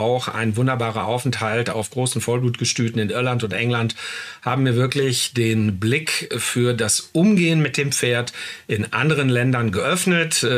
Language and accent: German; Warendorf, North Rhine-Westphalia, Germany; ich komme aus einer Reiterfamilie aus Warendorf